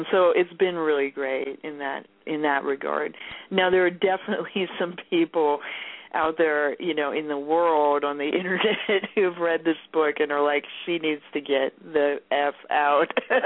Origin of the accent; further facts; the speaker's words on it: California, United States; You know, I'm super liberal. I'm from the Bay Area.